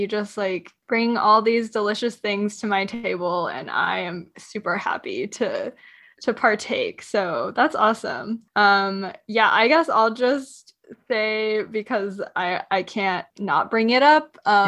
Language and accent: English; Tucson, Arizona, United States; So I'm from Tucson, Arizona, and that is traditionally the land of the Tohono O'odham people.